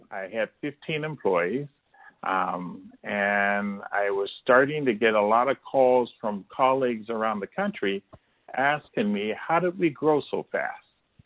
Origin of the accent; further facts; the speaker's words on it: Ohio, United States; also born or lived in Chicago, United States; And I'm originally from Ohio, so I took a job in Ohio to try to bring my family closer to my family and my wife's family, which is still, we're still in Ohio.